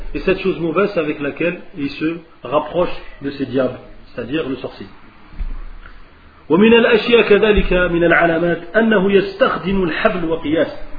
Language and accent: French; Algeria; Je suis algérien, c'est de ma famille.